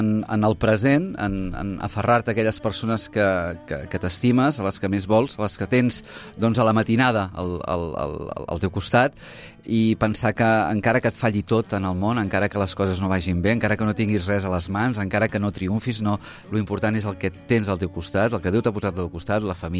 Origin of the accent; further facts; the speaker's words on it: Sabadell, Catalonia, Spain; Com deia, som gent de Sabadell, amb ganes de fer coses